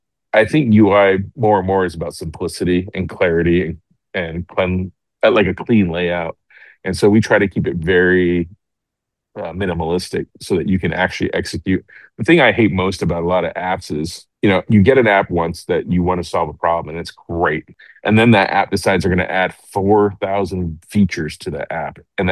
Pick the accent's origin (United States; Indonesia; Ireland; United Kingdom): Indonesia; I grew up in Indonesia. I was born and raised in Asia.